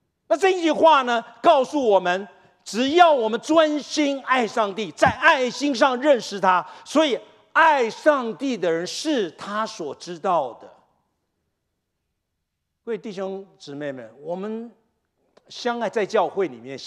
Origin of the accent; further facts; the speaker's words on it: China; 我们中国人哎，在后面，这老公走在前面，老婆走在后面啊